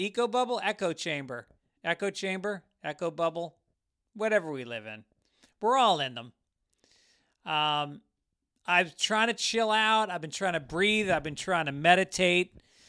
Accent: Ireland; I am Irish.

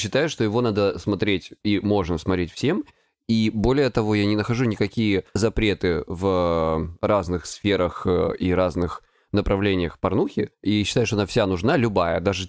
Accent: Krasnodar Krai, Russia; мне 35 лет, я психолог, я мужик, я лысый, я с Кубани.

